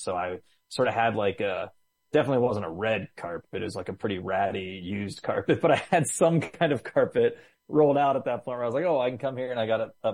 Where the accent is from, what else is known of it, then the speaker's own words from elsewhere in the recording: Cranberry Township, Pennsylvania, United States; Yeah, I am from a small town north of Pittsburgh called Cranberry Township. It is, it's like suburbs meets farmland meets chain restaurants and strip malls.